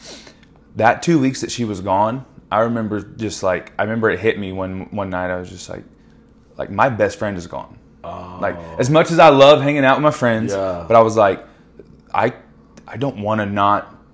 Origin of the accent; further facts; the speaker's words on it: Choctaw, Oklahoma, United States; So she kind of, we both kind of grew up, like me growing up in Choctaw, her and Mustang, before they were what they are now